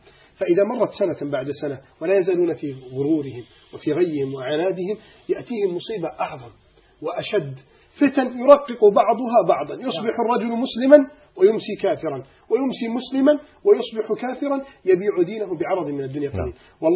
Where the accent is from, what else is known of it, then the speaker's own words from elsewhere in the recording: Alexandria, Alexandria Governorate, Egypt; حتى لدرجة أنهم لم يستطيعوا توديعه على الشاطئ عندنا في الإسكندرية